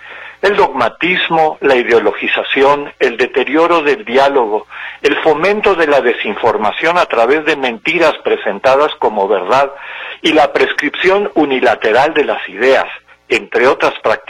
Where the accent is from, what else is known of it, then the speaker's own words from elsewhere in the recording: Mexico; ahora nos enorgullece como mexicanas y mexicanos